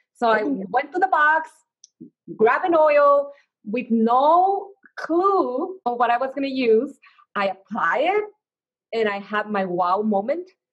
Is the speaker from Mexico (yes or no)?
yes; Mexico; English is a second language; now in Minnesota, United States; I'm from Mexico, and you know, I'm married to Steven. So I came to live to Minnesota.